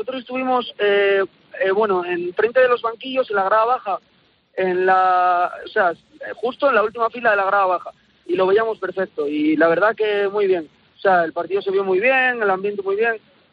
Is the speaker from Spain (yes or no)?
yes; Avilés, Asturias, Spain; vamos para Avilés, que somos Avilés